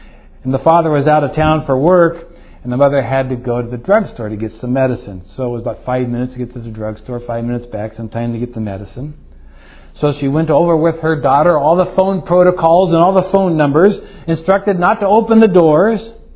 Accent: Santa Clara, California, United States; Now I think back to my days of growing up in Santa Clara, California.

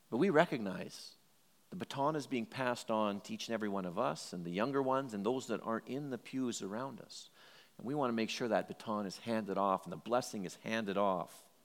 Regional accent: Edmonton, Alberta, Canada; Well, when I grew up in Northeast Edmonton in Belvedere, once I got my bike when I was probably 9, me and my friends were all over.

